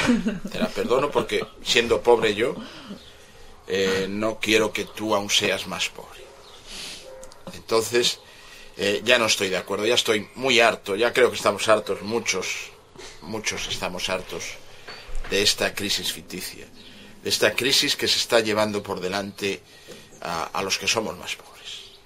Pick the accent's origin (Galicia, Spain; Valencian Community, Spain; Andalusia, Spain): Galicia, Spain; yo soy un gallego. Vivo en un país pequeñito de la zona de España. Primero soy gallego, después soy español.